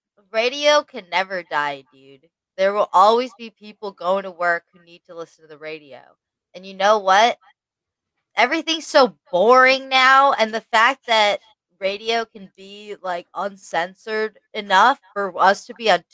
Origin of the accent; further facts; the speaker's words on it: Philadelphia, Pennsylvania, United States; Yes. Home and raised. Born and raised.